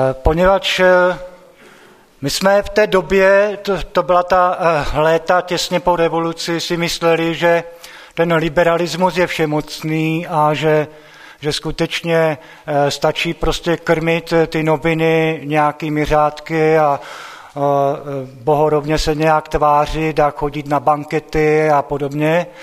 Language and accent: Czech; Třinec, Moravian-Silesian Region, Czechia; moved away as an adult; now in Slovakia; a jsem rodákem z Třince. I když Třinec jsem opustil v podstatě po maturitě a od té doby jsem žil a pracoval na Slovensku.